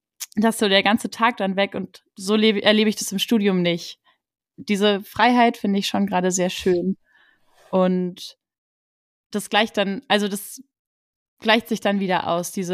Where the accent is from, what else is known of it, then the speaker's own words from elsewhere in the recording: Baden-Württemberg, Germany; ich komme aus dem Schwarzwald ursprünglich.